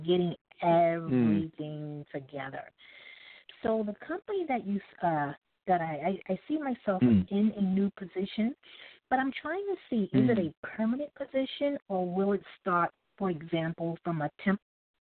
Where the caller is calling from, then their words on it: New York City, New York, United States; calling from New York City.